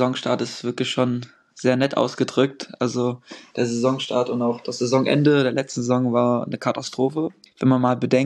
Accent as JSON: {"language": "German", "region": "Rhineland-Palatinate", "country": "Germany", "said": "Also, ich komme nicht aus Mönchengladbach. Ich wohne 2 Stunden südlich von Mönchengladbach. Ich komme aus dem schönen Hunsrück in Rheinland-Pfalz."}